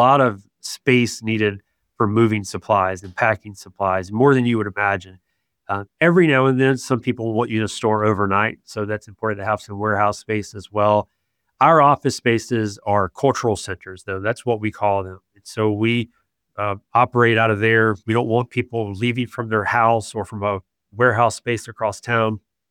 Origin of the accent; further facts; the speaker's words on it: Georgia, United States; So I am from Southern Georgia, and that may not resonate with you, but people from Southern Georgia are the most conservative people that you'll ever meet.